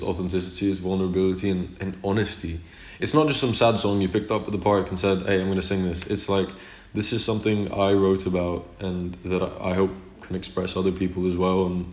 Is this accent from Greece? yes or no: yes; Greece; I was born and raised in Greece. My mother's Greek. My beautiful mother's Greek. I was born and raised here, but we've been traveling to Denmark in the summers, sometimes on Christmas.